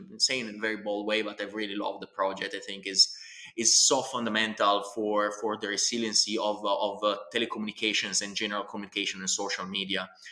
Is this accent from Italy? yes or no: yes; Italy; English is a second language; I grew up in a very small town in Italy. You can understand my accent, and that I'm Italian. I'm around 40 years old. I grew up in this small town, a farmer's town in Italy.